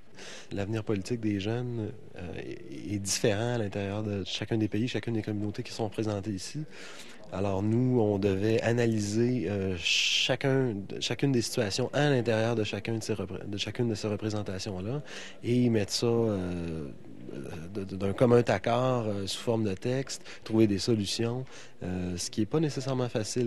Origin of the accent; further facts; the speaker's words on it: Quebec, Canada; moi, je suis du Canada, mais je viens du Québec et je dirais que dans mon cœur, je suis québécois.